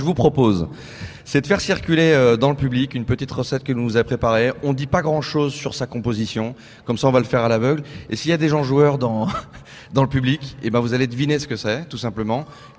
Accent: Lyon, Auvergne-Rhône-Alpes, France; born there; ni à Lyon, ma ville natale

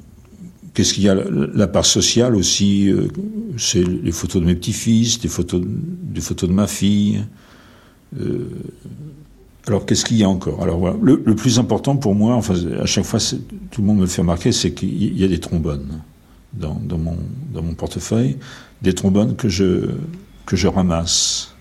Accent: Paris, Île-de-France, France; born there; C'est le pays où j'ai décidé que j'étais né, alors que je suis né à Paris. Mais j'ai décidé que j'étais né à Ostende, dans les Flandres, que j'étais un écrivain flamand de langue française.

